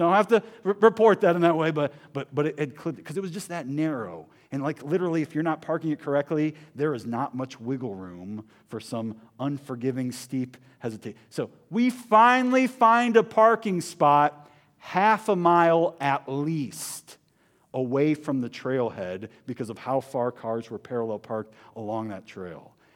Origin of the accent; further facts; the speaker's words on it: Ohio, United States; We're from Ohio. You call this snow? This ain't nothing.